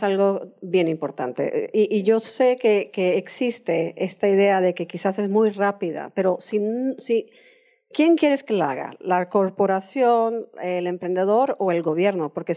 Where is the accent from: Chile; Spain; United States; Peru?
United States; Spanish is a second language; Yo soy gringa, perdón, American.